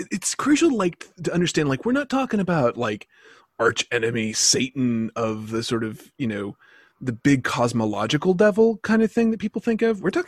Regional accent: the South, United States; Well, so I grew up in the South. So a lot of my framework for folk magic is the South. But I currently live in what would be called kind of Pennsylvania Dutch or Pennsylvania German country.

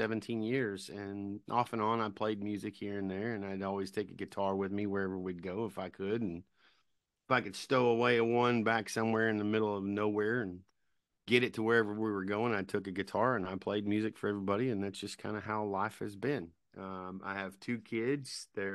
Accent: Hazel Patch, Kentucky, United States; so I was born and raised in a little bitty podunk town in Kentucky called Hazel Patch, Kentucky. I grew up just like anybody else

